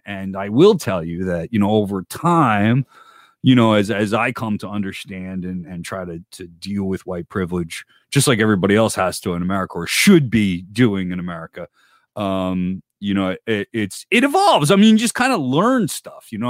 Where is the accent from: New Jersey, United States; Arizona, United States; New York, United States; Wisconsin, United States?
New Jersey, United States; and all-around genius out of my home state of New Jersey.